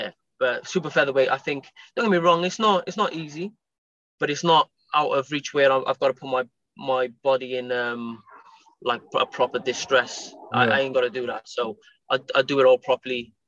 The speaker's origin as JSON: {"language": "English", "town": "Cardiff", "region": "Wales", "country": "United Kingdom", "tie": "born or raised there", "said": "Don't get me wrong, it's no Principality Stadium, but it's in my hometown, and I get a chance to become a world champion in my hometown."}